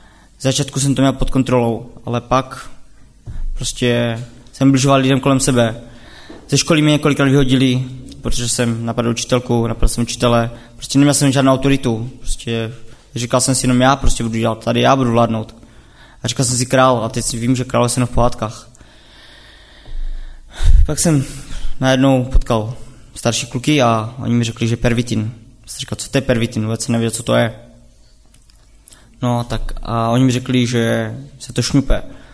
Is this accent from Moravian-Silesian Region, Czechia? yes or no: yes; Karviná, Moravian-Silesian Region, Czechia; a jsem z Karviné. No a pocházím z nevěřící rodiny.